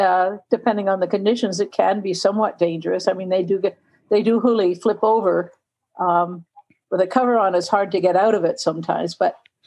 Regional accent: Montreal, Quebec, Canada; moved away as an adult; now in United States; Well, I grew up in Montreal

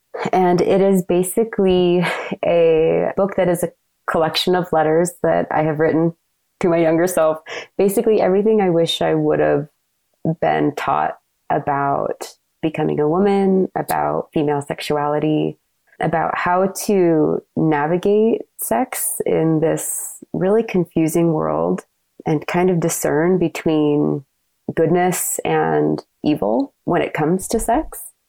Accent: Issaquah, Washington, United States; now in Cache Valley, United States; born and raised in Issaquah, Washington, near Seattle. And I now live in Cache Valley. I am going to Utah State doing my PhD here in marriage and family therapy.

